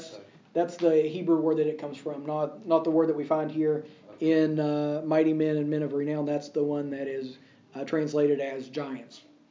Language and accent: English; United States; It's like whenever I was growing up in the States, anytime that there was a extremely large, muscular, athletic type boy, you got all these farm boys and stuff where I'm from